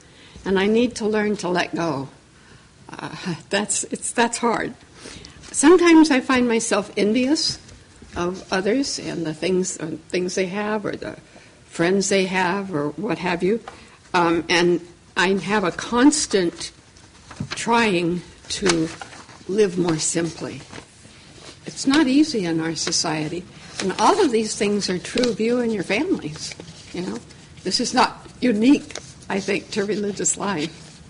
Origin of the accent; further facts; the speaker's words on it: Catalina Island, California, United States; I grew up very simply on Catalina Island, and if we had stuff, we had it, and we used it.